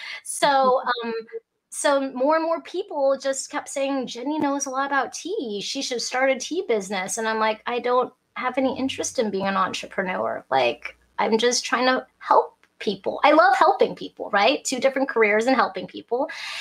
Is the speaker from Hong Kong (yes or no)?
yes; Hong Kong; born there; I was born in Hong Kong.